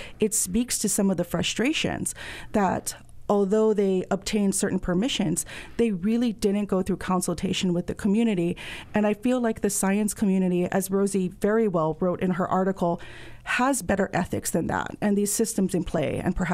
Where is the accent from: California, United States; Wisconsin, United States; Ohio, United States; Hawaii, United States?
Hawaii, United States; we really benefited from it as a Hawaiian community.